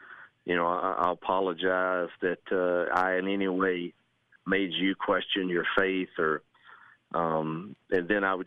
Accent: Mississippi, United States; I got back to Mississippi, my home state, and man, was able to turn that program immediately

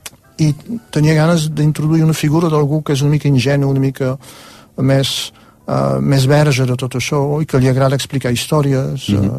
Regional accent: Catalonia, Spain; jo suposo que com a catalans ens hi podem identificar

